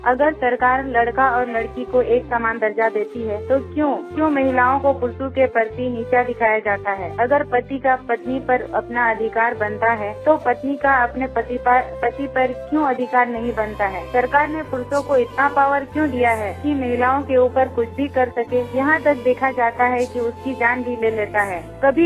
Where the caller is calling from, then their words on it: Potka, Jharkhand, India; sunrise club Potka पूर्वी सिंहभूम से